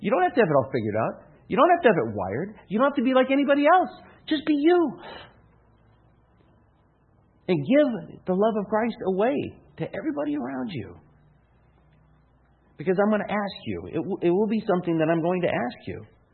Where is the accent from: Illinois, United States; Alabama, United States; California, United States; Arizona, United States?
Arizona, United States; Phoenix; And I grew up in Phoenix.